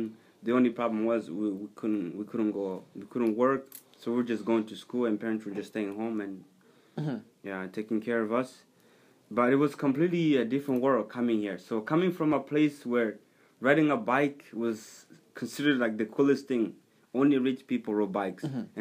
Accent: Tanzania; also born or lived in DR Congo; came from Tanzania, but that's a long story to explain. So, Tanzania was a refugee camp where I grew up for 12 years, but I was born in Congo, but my parents were born in Burundi. So, my parents were refugees in Congo, and I was born there in a refugee camp

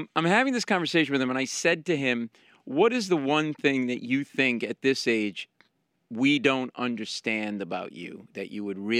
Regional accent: Rhode Island, United States; when I was a kid, I was a swimmer at a boys' club, and I grew up in Rhode Island.

